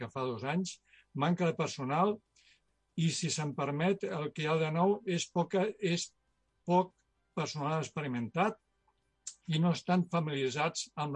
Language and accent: Catalan; Tiana, Catalonia, Spain; Malauradament, el meu poble de Tiana